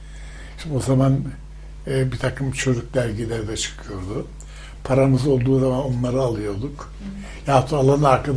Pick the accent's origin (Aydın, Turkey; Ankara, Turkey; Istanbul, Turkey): Aydın, Turkey; Aydın merkezde dünyaya geldim ve çocukluğumuz o şeyde geçti. Yani o 1930'lu yılların ilk anlarında geçti.